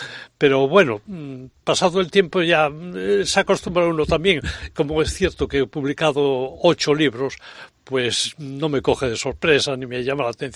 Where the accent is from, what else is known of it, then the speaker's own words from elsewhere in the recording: Ferrol, Galicia, Spain; yo soy de Ferrol, y en Ferrol he pasado infancia y he ejercido como magistrado muchos años